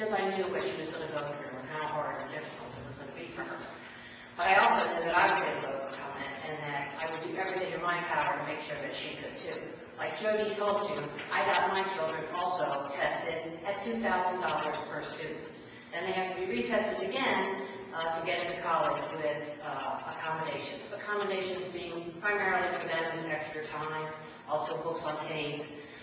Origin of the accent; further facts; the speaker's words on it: Bethesda, Maryland, United States; now in Florida, United States; I'm also here to talk on the topic of dyslexia. I'm 53 years old. I was raised in Bethesda, Maryland, and I am dyslexic.